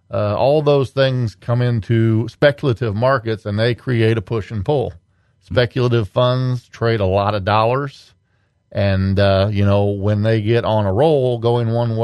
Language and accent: English; Galva, Illinois, United States; I grew up right in Galva, Illinois.